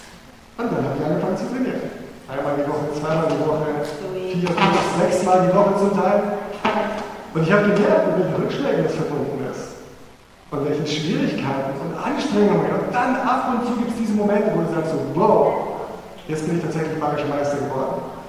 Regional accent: Munich, Bavaria, Germany; Als Münchner, da werde ich jetzt nicht

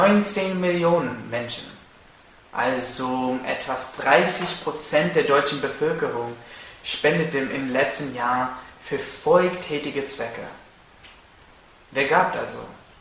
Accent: United States; German is a second language; now in Germany; Ich bin original aus den USA, so vielleicht hört ihr das in meinem Akzent

